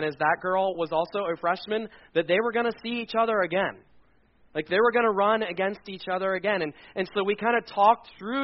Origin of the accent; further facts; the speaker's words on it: Pennsylvania, United States; That's like a word that I'm from Lancaster County. That's a word that we would use in Lancaster County, rid.